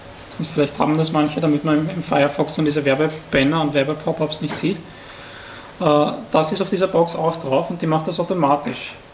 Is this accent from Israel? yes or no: no; Vienna, Austria; ich komme aus Wien. Ich bin heute um 4 Uhr in der Nacht aus Wien angekommen mit dem Bus